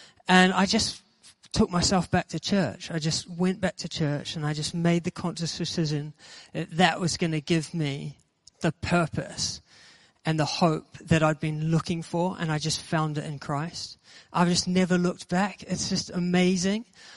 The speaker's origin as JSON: {"language": "English", "country": "New Zealand", "said": "I'm originally from New Zealand, if you haven't already picked that accent up."}